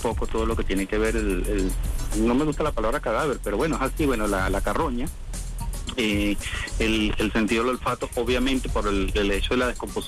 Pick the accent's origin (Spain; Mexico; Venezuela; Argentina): Venezuela; Zulia; yo soy, como voy a un zuliano, yo soy de Zulia, obviamente, ¿no?